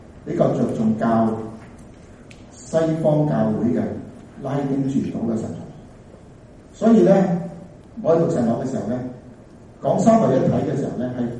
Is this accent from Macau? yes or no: yes; Macau; 我喺澳門出生嘅，喺澳門長大。我好細個翻基督教嘅教會。